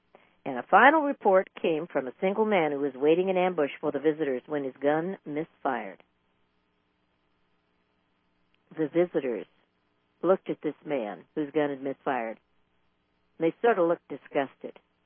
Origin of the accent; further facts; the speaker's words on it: California, United States; Even though I grew up in California, it was just, we had so much fruit, so many different varieties of fruit.